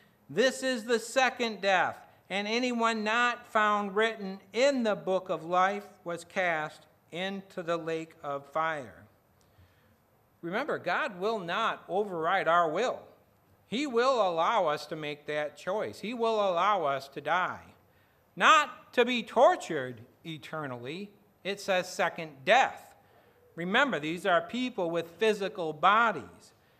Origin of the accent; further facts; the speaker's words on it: Grand Haven, Michigan, United States; Nope, they're buried back in my hometown of Grand Haven, Michigan.